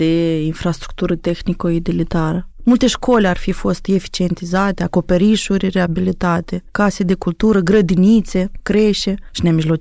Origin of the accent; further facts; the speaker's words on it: Moldova; Și eu vin din sat, ca și mulți dintre noi. Și eu m-aș bucura mult ca drumul spre satul meu sau drumul spre toate satele Republicii Moldova să fie într-o stare bună